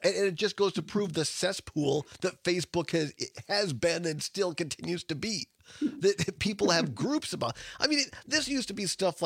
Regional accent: Wisconsin, United States; I mean, I grew up in Southwest Wisconsin.

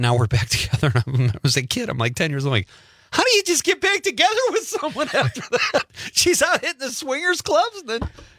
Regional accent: Marinette, Wisconsin, United States; I know you've been up to my hometown and played

